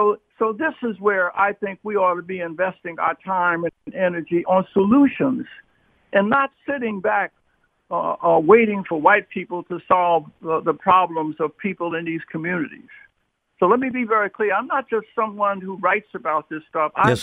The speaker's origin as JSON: {"language": "English", "town": "Washington", "region": "District of Columbia", "country": "United States", "tie": "born or raised there", "said": "22 years ago in my hometown of Washington, D.C., there was an area called Benning Terrace."}